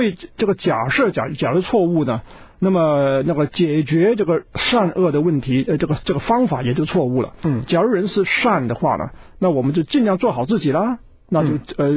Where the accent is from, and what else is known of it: China